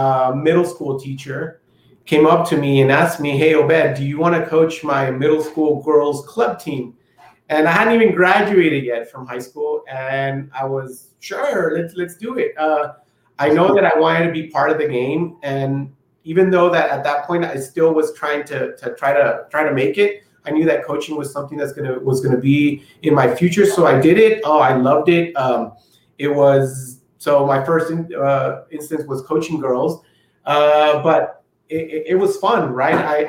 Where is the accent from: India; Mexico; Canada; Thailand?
Mexico; English is a second language; now in United States; I was an immigrant from Mexico